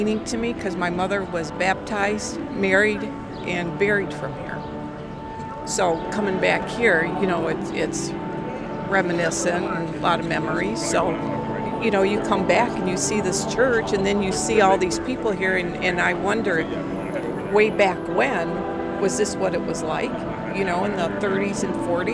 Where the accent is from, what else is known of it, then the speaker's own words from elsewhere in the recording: Hamtramck, Michigan, United States; now in Troy, United States; I live in Troy, but I grew up in Hamtramck, just a little bit away from here.